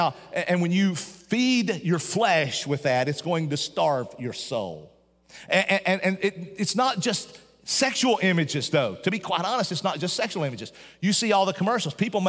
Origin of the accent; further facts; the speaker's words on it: Appalachia, United States; We had a stove in the back of the house I grew up in Appalachian Mountains, all right?